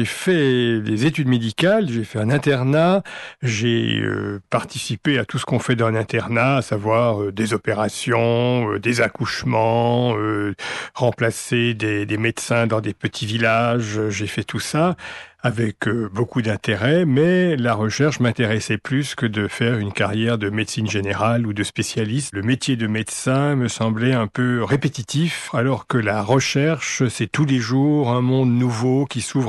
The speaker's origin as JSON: {"language": "French", "country": "Belgium", "said": "Exactement. Je suis belge"}